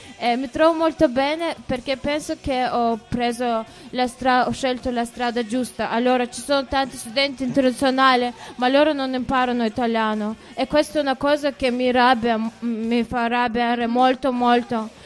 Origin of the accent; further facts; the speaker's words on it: Azerbaijan; first language Russian; Italian is a second language; io vengo dall'Azerbaijan, è un paese di ex Unione Sovietica, quindi sono di madrelingua russo, ma okay. Parlo anche azero, che è molto simile con turco.